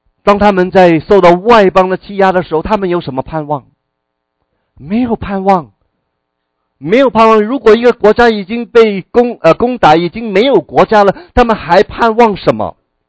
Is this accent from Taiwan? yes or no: no; China; 我们中国人遇见过去的几千年的历史里面，我们中国人遇见很多的苦难，我们是一个苦难的一个的民族。